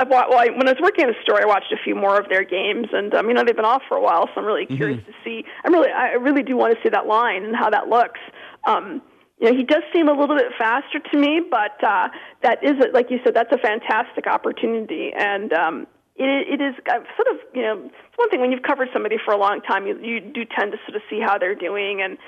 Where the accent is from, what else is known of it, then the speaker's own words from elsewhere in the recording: Minnesota, United States; And I told her I grew up in Minnesota.